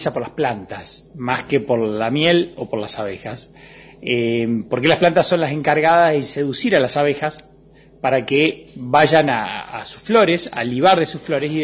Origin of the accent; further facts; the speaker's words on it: Villa Huidobro, Córdoba, Argentina; moved away; Yo soy nativo de un pueblo que se llama Villa Huidobro, que es provincia de Córdoba, sí. Uh-huh. Y bueno, después me vine más al norte, en realidad anduve haciendo transhumancia por distintas partes del país